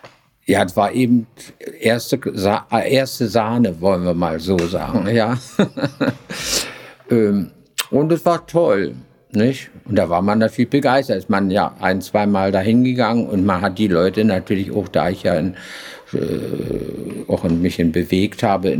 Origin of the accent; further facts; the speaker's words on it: Berlin, Germany; Also ich bin ja Berlinerin